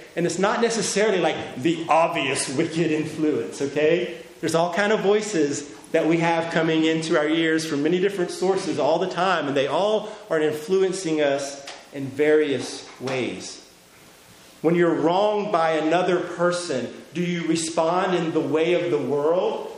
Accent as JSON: {"language": "English", "country": "United States", "said": "I'm an American, right?"}